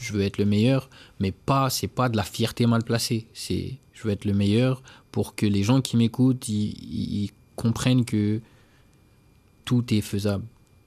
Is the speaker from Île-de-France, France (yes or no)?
yes; Orly, Île-de-France, France; et surtout le rap français de chez moi, parce que j'ai grandi à Orly.